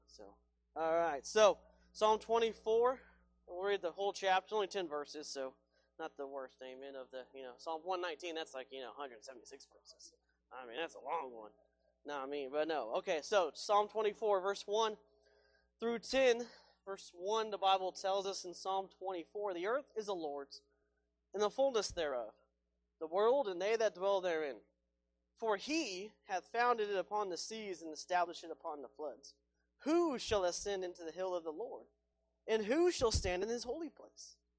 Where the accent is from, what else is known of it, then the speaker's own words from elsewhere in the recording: Marysville, Kansas, United States; we are from Marysville, Kansas, a little dot there just south of the Nebraska-Kansas border. I was born in Kansas, raised in Kansas